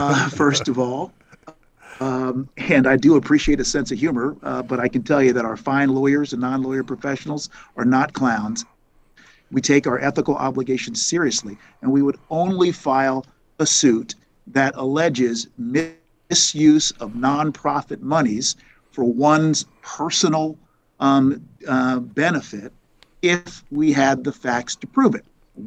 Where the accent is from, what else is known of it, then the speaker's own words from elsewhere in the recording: Haiti; Look, I love Haiti. I'm from Haiti.